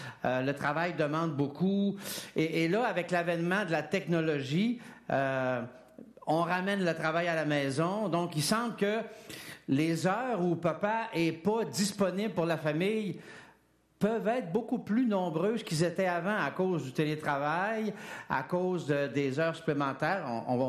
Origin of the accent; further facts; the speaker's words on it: Quebec, Canada; on n'était pas riche chez nous, je viens du Lac-Saint-Jean.